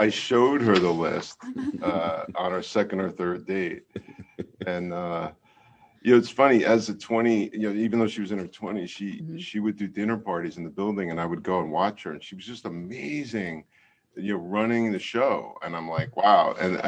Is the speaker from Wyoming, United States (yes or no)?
no; Hoboken, New Jersey, United States; I tease her parents because I'm from Hoboken, New Jersey.